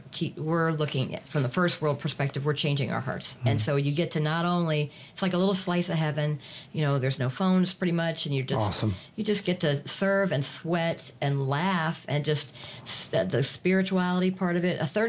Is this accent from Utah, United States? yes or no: no; Chicago, Illinois, United States; born there; I was born in Chicago as well, 62, you know